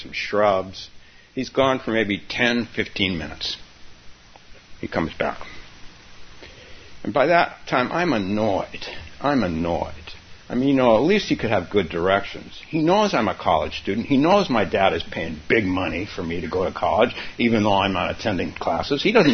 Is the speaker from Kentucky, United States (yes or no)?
no; Palo Alto, California, United States; My parents, I grew up in Palo Alto. Now, you think Palo Alto is classy. It was not classy when I was growing up.